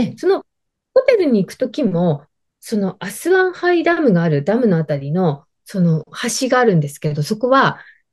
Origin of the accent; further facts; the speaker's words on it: Akita, Japan; 私、秋田ですけど、秋田から。